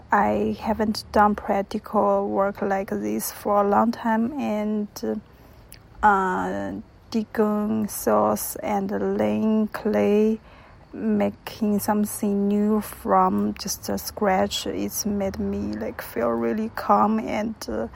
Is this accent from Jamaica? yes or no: no; China; English is a second language; I'm from China and I'm 30 years old.